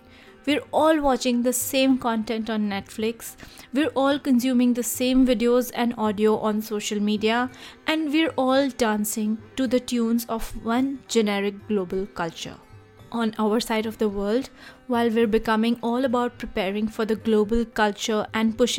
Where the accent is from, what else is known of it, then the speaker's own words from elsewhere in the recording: Mumbai, Maharashtra, India; first language Gujarati; English is a second language; languages in my daily conversations back home in Mumbai. How 4 languages? So basically, Gujarati was my mother tongue, and everyone in my huge joint family of almost 40 people only spoke that language.